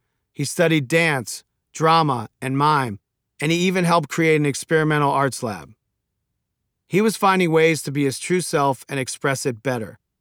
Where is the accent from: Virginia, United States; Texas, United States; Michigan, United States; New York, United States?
Virginia, United States; Growing up outside of Washington, D.C., in conservative Fairfax County, Virginia, I would pore over … every album, lyric, and persona.